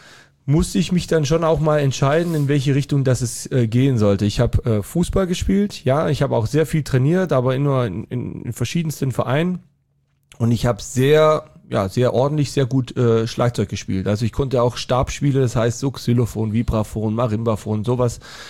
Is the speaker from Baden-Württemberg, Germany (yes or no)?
yes; Baden-Württemberg, Germany; Ich bin offiziell ja im Allgäu geboren, aber das ist ganz am Rande des Allgäus. Also wo ich herkomme, das ist eigentlich Oberschwaben.